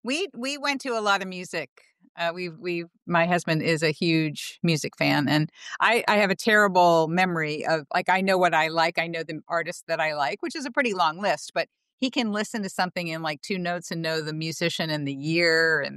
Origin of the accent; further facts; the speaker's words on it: St. Petersburg, Florida, United States; St. Pete, Florida. I went to high school in St. Pete, Florida.